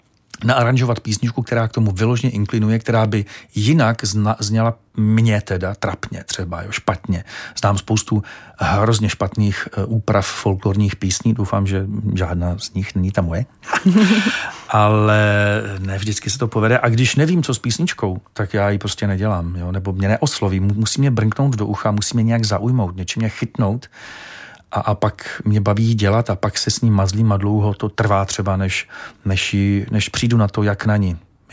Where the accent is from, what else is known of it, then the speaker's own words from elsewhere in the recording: Moravian-Silesian Region, Czechia; jsem z Beskyd, jsem ze severu